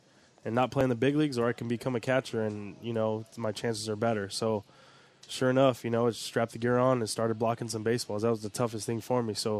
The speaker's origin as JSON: {"language": "English", "town": "Corpus Christi", "region": "Texas", "country": "United States", "tie": "born or raised there", "said": "Corpus Christi, Texas."}